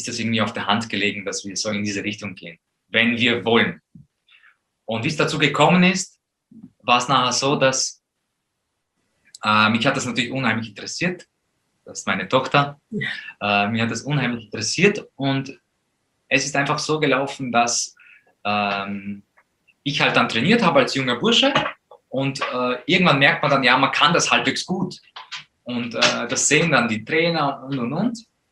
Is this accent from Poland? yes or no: yes; Poland; wir sind aufgewachsen in Polen